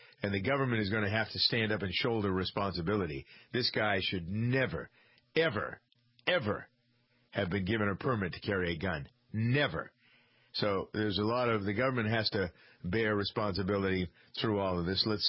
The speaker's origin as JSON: {"language": "English", "region": "Massachusetts", "country": "United States", "tie": "born or raised there", "said": "I remember in the town I grew up in Massachusetts, the caliber of the selectmen used to be extraordinary."}